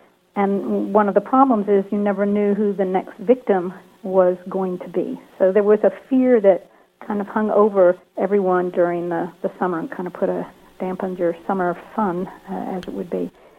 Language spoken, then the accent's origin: English; Kingsport, Tennessee, United States; When I was a child growing up in Kingsport, Tennessee, it was prior to the polio vaccine era.